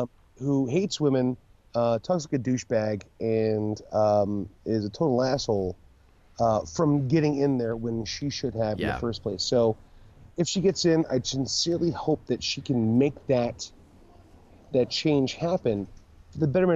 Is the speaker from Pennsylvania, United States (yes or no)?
yes; Pennsylvania, United States; Like, motherfucker, I'm here. I'm from Pennsylvania, dude.